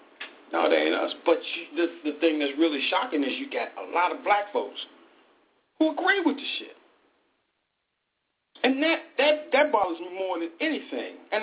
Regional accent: Alabama, United States; born there; As a matter of fact, I was born in Alabama, so that's why I got more loyalty to Alabama than I do my blackness.

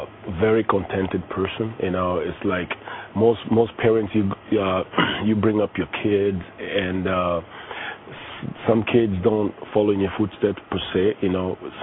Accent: Kenya; Well, being a Kenyan, and I see a lot of Kenyans now working in film

